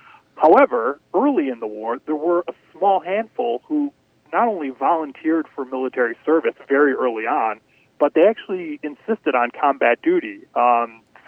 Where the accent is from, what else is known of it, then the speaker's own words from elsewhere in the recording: Wisconsin, United States; I wanted to come back to my home state and kick everything off.